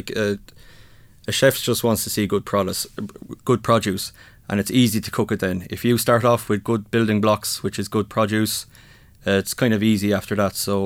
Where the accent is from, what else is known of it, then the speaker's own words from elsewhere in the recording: Kilkenny, Leinster, Ireland; Like, I'm from Kilkenny originally.